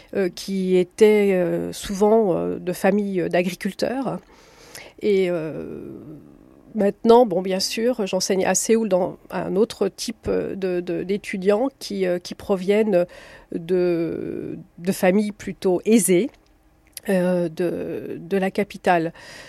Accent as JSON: {"language": "French", "country": "France", "said": "c'est vrai qu'on a du mal à comprendre en tant que Français"}